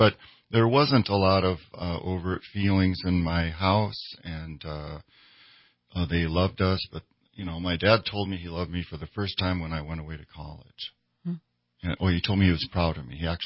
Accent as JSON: {"language": "English", "region": "Minnesota", "country": "United States", "tie": "born or raised there", "said": "Well, so I grew up in Minnesota, and it's a German household."}